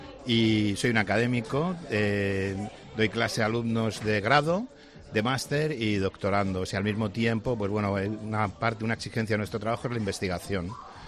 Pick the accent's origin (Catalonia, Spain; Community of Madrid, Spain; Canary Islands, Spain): Community of Madrid, Spain; Madrid; now in United Kingdom; yo soy español 100%, de Madrid y del Estudiantes.